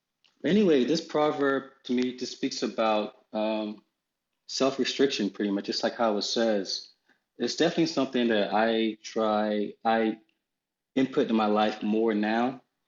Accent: United States; Because one thing about being an American is we live a life

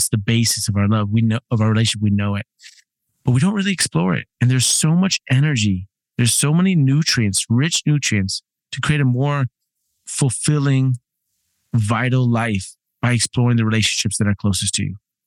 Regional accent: Los Angeles, California, United States; also born or lived in New York; Before that was New York for 18. And before that, I grew up in Los Angeles for 18 years.

